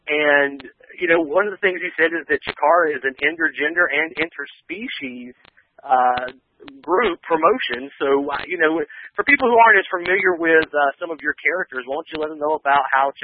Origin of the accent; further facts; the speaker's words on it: the South, United States; a group that I am very familiar with growing up in the South